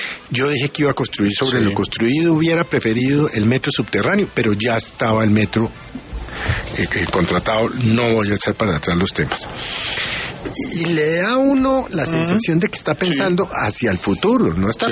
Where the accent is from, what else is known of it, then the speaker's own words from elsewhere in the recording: Bogotá, Colombia; Y quedo tranquilo, como bogotano.